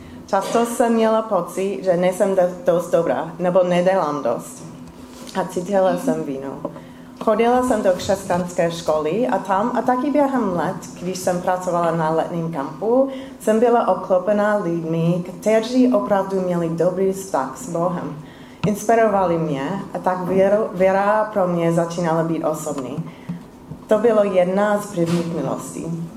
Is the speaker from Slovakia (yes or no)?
no; Pennsylvania, United States; Czech is a second language; now in Prague, Czechia; Pocházím z Pensylvánie a z věřící rodiny a věřila jsem jako dítě